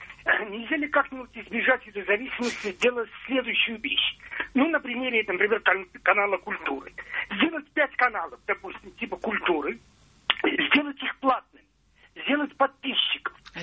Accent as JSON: {"language": "Russian", "region": "Moscow", "country": "Russia", "said": "Я из Москвы"}